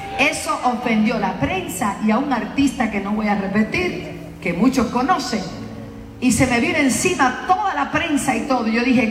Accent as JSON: {"language": "Spanish", "country": "Puerto Rico", "said": "Yo soy del Caribe. Soy boricua, puertorriqueño. Allí hay músicos, salsa, merengue"}